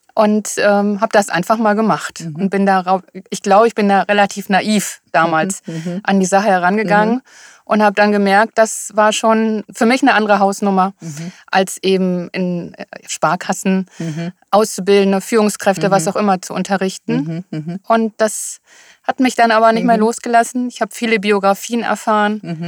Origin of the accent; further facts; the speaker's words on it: Rhineland, Germany; Ja, also ich bin eine Rheinländerin